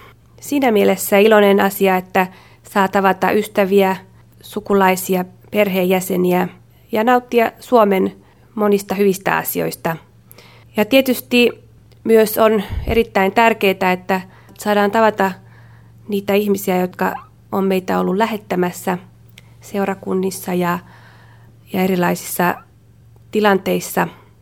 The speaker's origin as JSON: {"language": "Finnish", "country": "Japan", "tie": "born or raised there", "said": "Aikoinaan siellä on ollut suomalainenkin koulu, jota itse kävin lapsena Japanissa"}